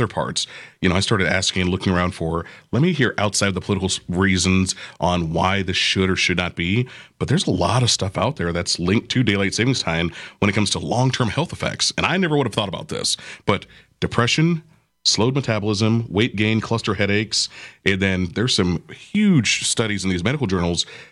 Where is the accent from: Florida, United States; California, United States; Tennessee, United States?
Florida, United States; You know, I'm from Florida.